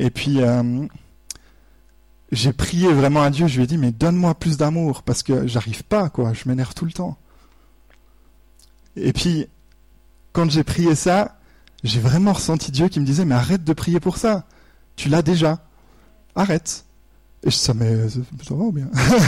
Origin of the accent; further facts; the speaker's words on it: Switzerland; et j'ai fait tous mes petits calculs en tant que bon Suisse.